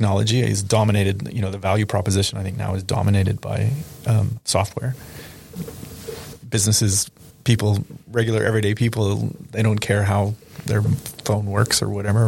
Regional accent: Canada; Again, I said I'm originally from Canada, very similar economy

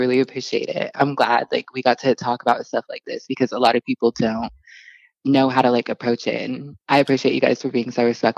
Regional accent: San Diego, California, United States; now in Myrtle Beach, United States; I'm from San Diego, but currently live in Myrtle Beach.

